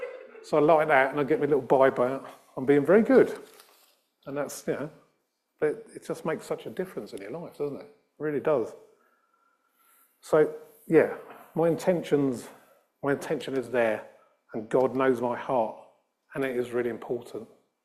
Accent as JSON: {"language": "English", "country": "Australia", "accent": "Australian", "said": "I came from Australia. I talked with an Australian accent."}